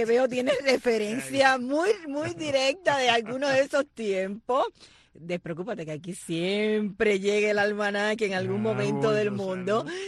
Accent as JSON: {"language": "Spanish", "town": "San Germán", "country": "Puerto Rico", "tie": "born or raised there", "said": "Recuerdo mi pueblo, cómo el cine se fue deteriorando. ¿Cuál es tu pueblo? Es San Germán."}